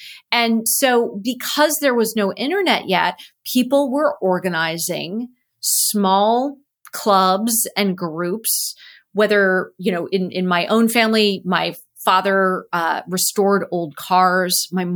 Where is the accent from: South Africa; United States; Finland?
United States; Cupertino, California; So I grew up in Cupertino.